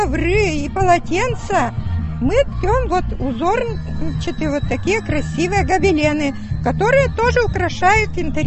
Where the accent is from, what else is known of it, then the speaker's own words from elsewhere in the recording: Mozhga, Udmurtia, Russia; мы приехали из Можги, с Удмуртии.